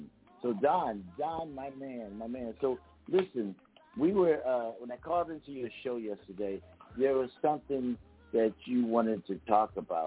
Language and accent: English; Pennsylvania, United States; And he happens to be over in my home state, in Pennsylvania.